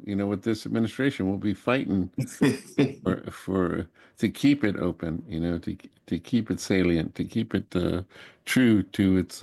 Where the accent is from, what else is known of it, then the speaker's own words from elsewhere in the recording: Memphis, Tennessee, United States; And growing up in Memphis is about an 8-hour drive from New Orleans.